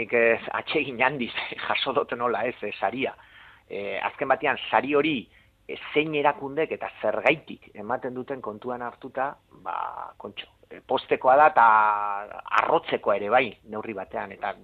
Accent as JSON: {"language": "Basque", "region": "Basque Country", "country": "Spain", "said": "Azken batean euskalduna naiz, euskaraz ikasitakoa"}